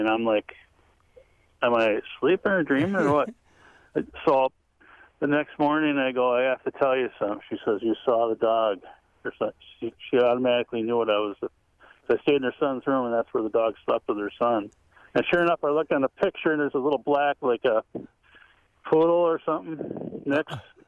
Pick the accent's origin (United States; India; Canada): United States; Winona, Minnesota; now in Fountain City, United States; I'm not from Fountain City. I'm from Winona, Minnesota, but I'm working in Fountain City.